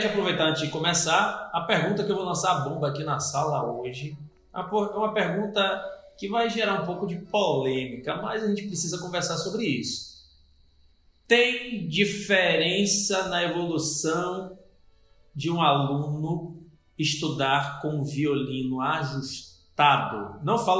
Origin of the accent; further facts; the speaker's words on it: Pernambuco, Brazil; born there; also born or lived in muitos lugares de norte a sul do país; eu sou pernambucano. Imagina como é que vai ser esse podcast. Eu sou pernambucano de nascimento. Mas morei em muitos lugares de norte a sul do país, por causa do trabalho do meu pai.